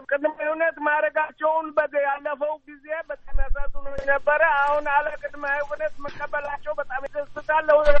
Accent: Irob, Tigray, Ethiopia; ተወልጄ ያደግኩት ኢሮብ ነው። አሊሰና ነው ተወልጄ ያደግኩት።

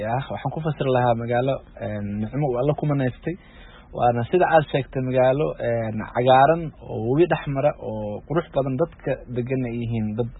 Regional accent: Jowhar, Middle Shabelle, Somalia; waa magaaladii aan ku dhashay ee aan ku barbaaray

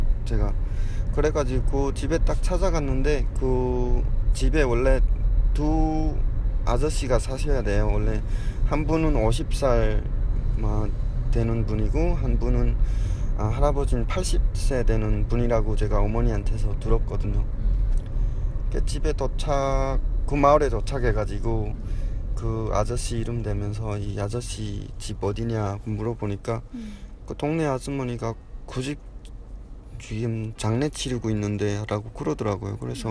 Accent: North Korea; 그 집은 정말 제가 북한에서 봤던 집하고 별 차이는 없었던 것 같아요.

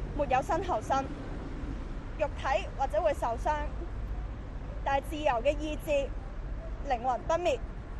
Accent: Hong Kong; 我们香港人是会继续用人数和中共和港共政府以及向全世界表明，香港人坚持五大诉求缺一不可。

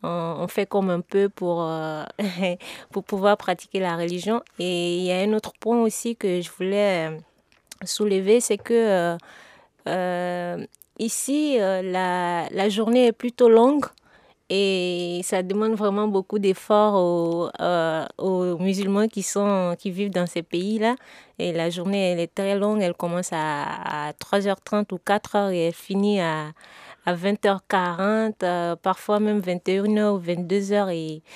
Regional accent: Côte d’Ivoire; now in France; je suis musulmane. Et je suis ivoirienne. Moi, je vis en France et je suis là pour 3 mois.

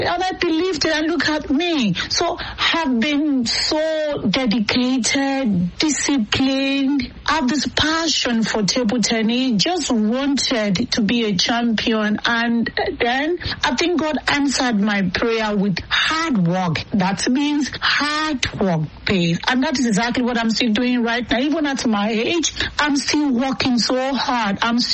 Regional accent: Nigeria; I remember growing up in Nigeria back then.

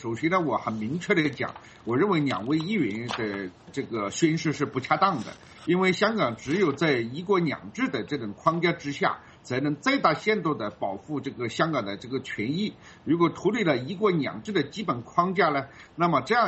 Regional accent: China; 不仅仅是我作为一个中国人是很难接受的，作为一个正常人也是很难接受的

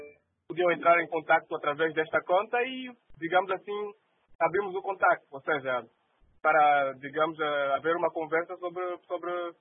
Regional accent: Luanda, Angola; De Luanda.

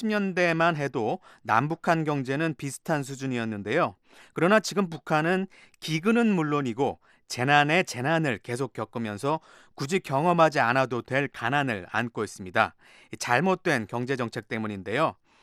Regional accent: South Korea; 저를 포함한 가족들이 모두 한국에 정착했고요. 그곳에서 자랐습니다. 형제들 모두에게는 한국에서의 경험이 매우 소중했습니다. 저는 대전에서 고등학교를 졸업한 뒤에 대학에 가기 위해서 다시 미국에 왔습니다.

